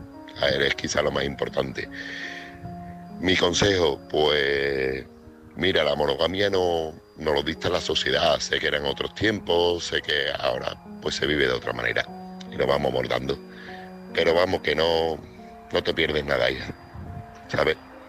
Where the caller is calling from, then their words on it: Seville, Andalusia, Spain; corresponsal de Sevilla.